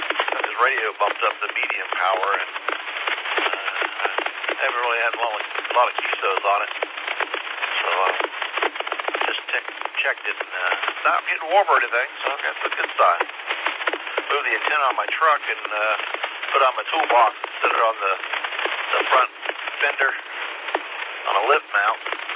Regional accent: Hendersonville, North Carolina, United States; I'm from Hendersonville, heading towards the Greer. My Monday and Tuesday commute.

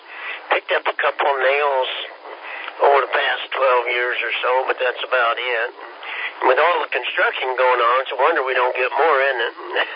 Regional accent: Kansas, United States; I'm from Kansas, and we're a little slow, Keith.

